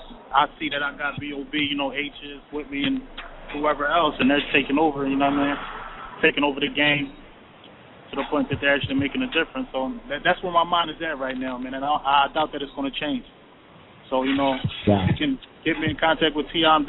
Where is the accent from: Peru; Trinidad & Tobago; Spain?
Trinidad & Tobago; So my brother, like I said, I'm from Trinidad, so if the listeners out there, they don't know that, I'm from Trinidad